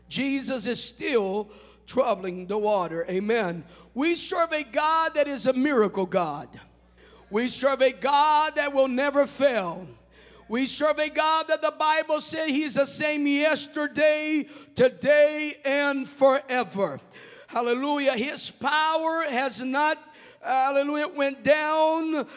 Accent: Brazil; English is a second language; I was born and raised in Brazil. I'm a dual citizen because of my mother.

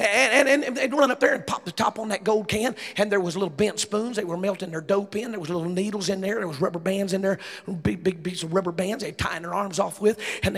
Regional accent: Bible Belt, United States; I mean, I'm from the Bible Belt. We don't do it like that in the Bible Belt.

